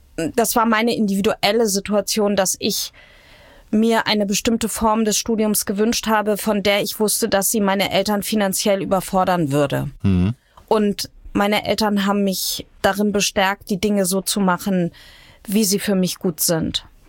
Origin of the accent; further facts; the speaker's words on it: Hamburg, Germany; Ich bin ja in Neugraben-Fischbeck aufgewachsen